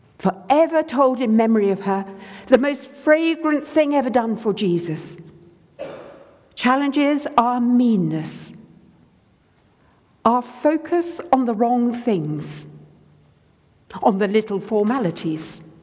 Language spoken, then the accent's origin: English; United Kingdom; We're British and we're Anglican, and everything in moderation is our motto.